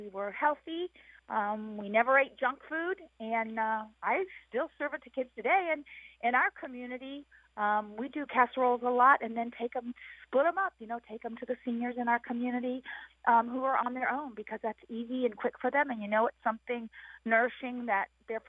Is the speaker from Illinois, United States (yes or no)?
yes; Belleville, Illinois, United States; now in Niantic, United States; I live in Niantic, which is central Illinois. I grew up in Belleville, real German name